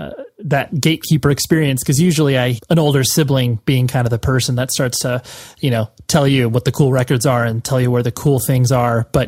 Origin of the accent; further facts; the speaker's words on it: Las Vegas, Nevada, United States; because I was born and raised in Las Vegas, and I'm 34